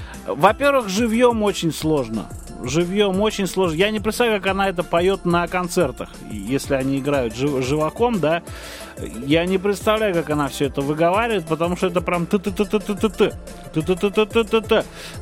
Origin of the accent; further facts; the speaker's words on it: Kyiv, Ukraine; born there; я просто родился в Киеве.